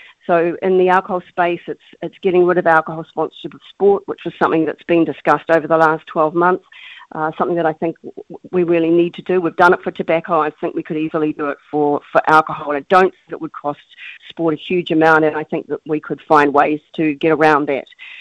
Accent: New Zealand; certainly the environment that I grew up in Aotearoa, we didn't have the marketing.

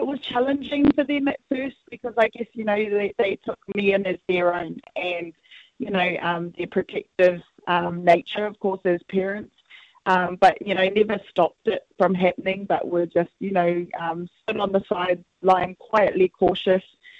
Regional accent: United States; So I grew up in the United States while my dad was doing his doctorate over there.

